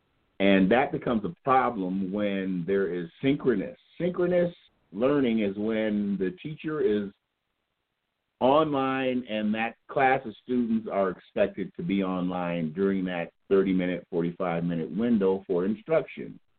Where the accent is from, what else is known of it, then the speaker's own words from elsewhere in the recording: St. Paul, Minnesota, United States; born there; I was born in St. Paul. My wife was born in D.C., but we moved back to St. Paul from Columbia Heights 2 years ago